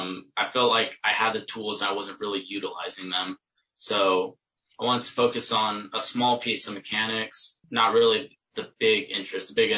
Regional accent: Texas, United States; I grew up in Texas. So I had warm weather going year round. And then moving to Illinois, it was a little bit tough for the first few seasons to get used to the cold weather

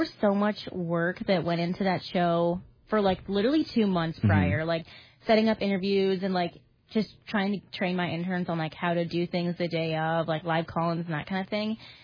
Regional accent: Bourbonnais, Illinois, United States; at a different radio station, like, in my hometown in Bourbonnais

